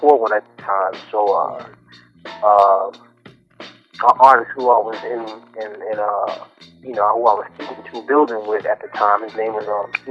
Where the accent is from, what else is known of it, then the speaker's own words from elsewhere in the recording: Queens, New York, United States; My musical history, it started like, man, when I was like a teenager. I grew up in Queens, New York, South Ozone Park to be exact, Rockaway Boulevard.